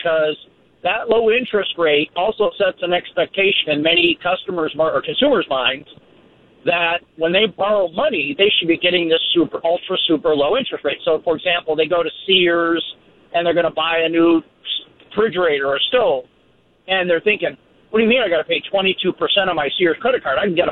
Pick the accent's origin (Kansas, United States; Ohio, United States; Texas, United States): Ohio, United States; Cleveland; now in California, United States; I mean, I grew up in the in Cleveland